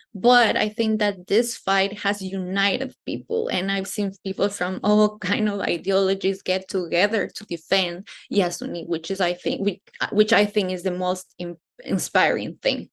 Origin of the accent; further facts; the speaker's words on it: Ecuador; I was born and raised in Ecuador, but the first time that I went to the Amazon rainforest was about 5 years ago. So Ecuadorians, we don't have a direct connection with the Amazon rainforest.